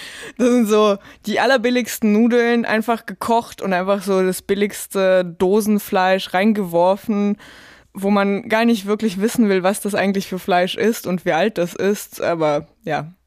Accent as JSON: {"language": "German", "town": "Tyumen", "region": "Tyumen Oblast", "country": "Russia", "tie": "born or raised there", "moved": "yes", "said": "Aber in Tjumen, wo ich aufgewachsen bin, war das wirklich lange ein Riesenproblem."}